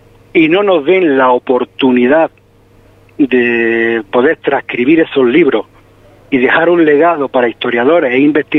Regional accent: Salobreña, Andalusia, Spain; Salobreña ante todo, porque Salobreña, mi pueblo, me duele, me gusta, la amo.

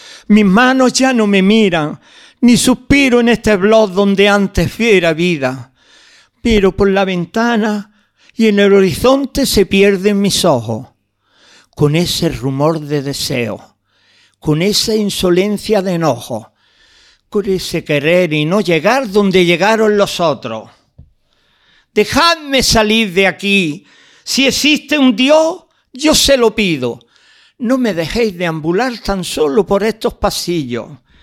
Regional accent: Granada, Andalusia, Spain; Pero no se me olvida mi tierra, mi Albaicín, mi Granada.

